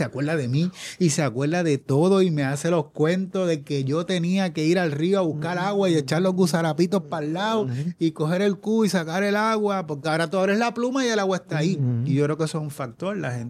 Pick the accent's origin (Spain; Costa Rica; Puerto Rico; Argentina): Puerto Rico; Levittown; Yo soy de Levittown. Yo digo, yo estoy en A Torre y en la Libre Música, pero en Levittown.